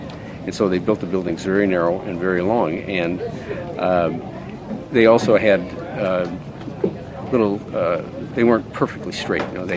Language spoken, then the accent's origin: English; Detroit, Michigan, United States; and I grew up in Detroit, and I grew up in Detroit when it was a beautiful city.